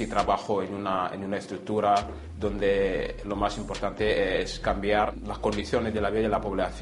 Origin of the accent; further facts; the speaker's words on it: Senegal; Spanish is a second language; Yo he estado trabajando con muchas ONGs en mi país, en Senegal